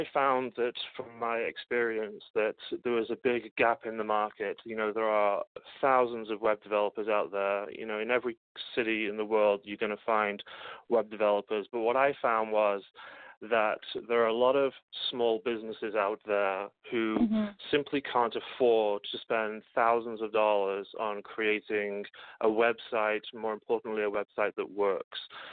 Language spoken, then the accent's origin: English; Manchester, North West England, United Kingdom; moved away as an adult; now in Detroit, United States; Well, I grew up in Manchester, England. I was born and raised there. I was there until I was 24. And then I met a girl from Michigan and we got married and I ended up living in Detroit.